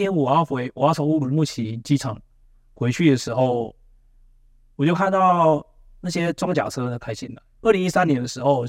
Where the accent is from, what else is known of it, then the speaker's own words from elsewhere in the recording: Taiwan; 他们听到我是台湾来的，就啊台湾小弟